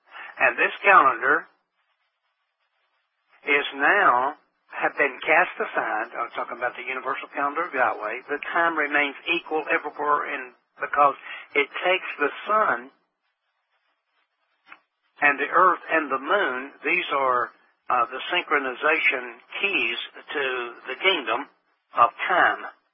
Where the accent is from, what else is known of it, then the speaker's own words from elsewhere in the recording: Tennessee, United States; born there; back in 1937 when I was born, there was probably a Gregorian calendar hanging in the little storefront building that I was born in here in Tennessee.